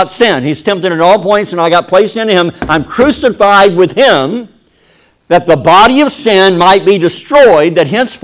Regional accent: Kentucky, United States; now in Oklahoma, United States; Well, I grew up in Kentucky, and I've been living in Oklahoma the rest of my life, which is a long time

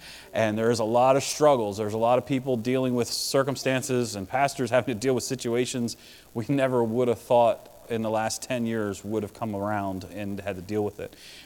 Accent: Pennsylvania, United States; I'm from Pennsylvania, not Wisconsin.

